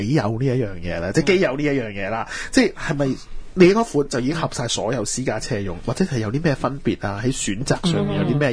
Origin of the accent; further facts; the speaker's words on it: Hong Kong; 因為我們香港人什麼都要快的